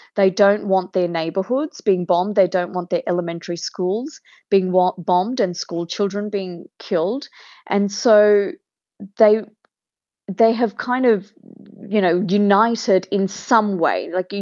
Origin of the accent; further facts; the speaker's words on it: Australia; But the first question people ask us is, where are you from? And we say Australia.